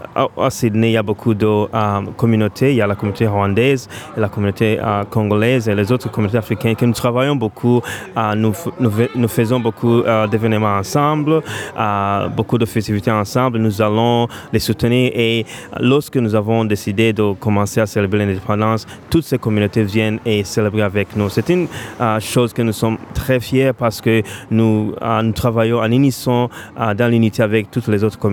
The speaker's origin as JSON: {"language": "French", "country": "Burundi", "said": "Et il y a une grande partie de notre communauté des Burundais"}